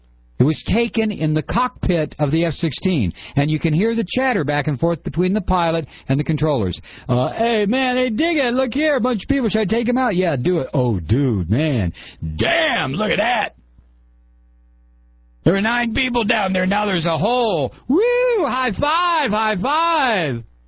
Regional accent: United States; I don't think about what is being done in my name. I'm an American.

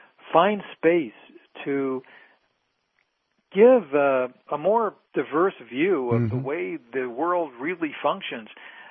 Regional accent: United States; And I have to say, you know, sadly, as an American, that in 2013, that is true.

